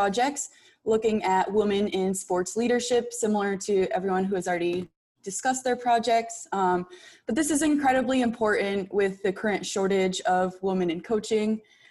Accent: New Bedford, Massachusetts, United States; I am from New Bedford, Massachusetts.

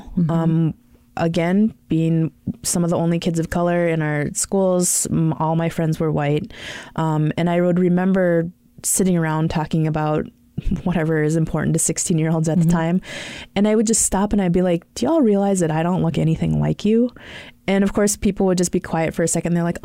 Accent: Oakdale, Minnesota, United States; I grew up in Oakdale, Minnesota.

